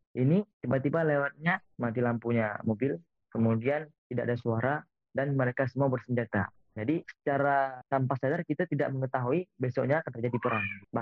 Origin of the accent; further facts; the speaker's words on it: Aceh, Indonesia; moved away as an adult; now in Sudan; asal dari Aceh, tepatnya di Aceh Besar. Saya kuliah di Sudan